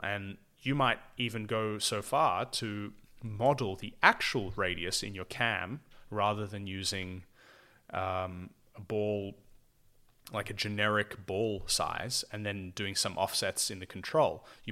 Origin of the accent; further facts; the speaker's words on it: England, United Kingdom; I mean, it's hard enough talking to French people as an English person.